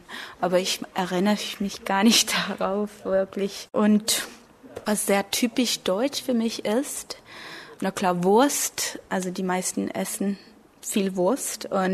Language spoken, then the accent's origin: German; Copenhagen, Capital Region of Denmark, Denmark; German is a second language; now in Berlin, Germany; Ich komme aus Kopenhagen in Dänemark. Und ich bin in 1984 geboren. Und ja, ich arbeite als Lehrerassistent in Berlin. Und ja, ich lerne Deutsch, weil ja, ich habe vorher ein Jahr hier in Berlin gelebt.